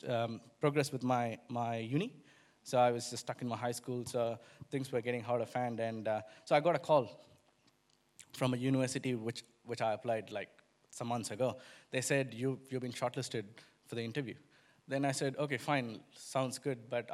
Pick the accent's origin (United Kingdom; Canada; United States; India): India; South India; I come from South India. I grew up in a family where my mom comes from a Catholic background and dad comes from a Hindu family.